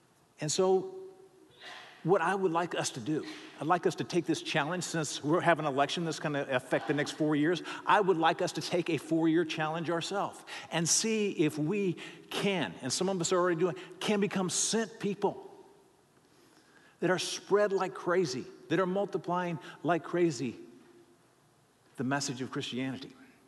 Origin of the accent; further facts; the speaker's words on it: Lincoln, Nebraska, United States; because I grew up in Lincoln, Nebraska. It's where the state capital is.